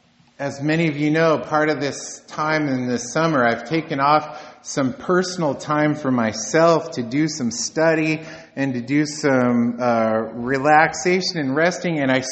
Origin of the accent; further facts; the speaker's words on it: United States; I'm from Washington. I don't see many things.